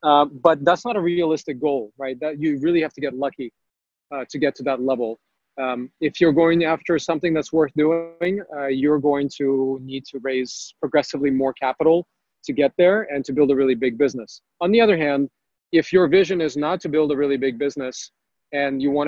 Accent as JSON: {"language": "English", "town": "Cupertino", "region": "California", "country": "United States", "tie": "born or raised there", "also_born_or_lived": "Odessa", "said": "I was born in Odessa, Ukraine, grew up in Cupertino"}